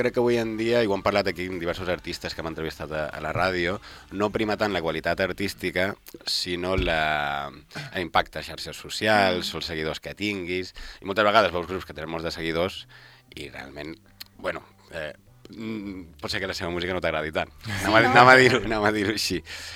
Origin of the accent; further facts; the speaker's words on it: La Mola, Balearic Islands, Spain; perquè al final jo soc de la Mola